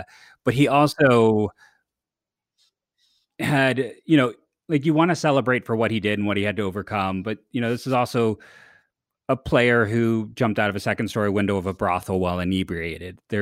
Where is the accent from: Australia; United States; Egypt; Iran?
United States; Ohio; And, you know, I grew up in Ohio. My high school were the Copley Indians.